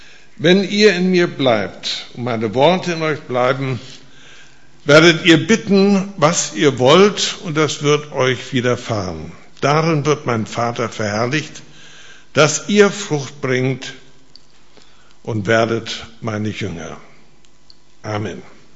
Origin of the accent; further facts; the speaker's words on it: Lüneburg, Lower Saxony, Germany; also born or lived in Hamburg; Ich komme aus Lüneburg. Ich war 40 Jahre lang Pastor hier im Nordwestbund, 31 Jahre in Hamburg und dann danach in Lüneburg.